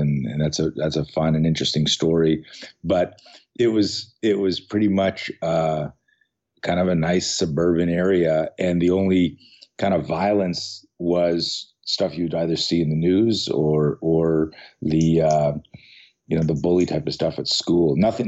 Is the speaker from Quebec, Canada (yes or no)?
yes; Montreal, Quebec, Canada; now in San Diego, United States; No, actually, I'm formerly of Canada, and Montreal is where I grew up. I moved to the States in 2008.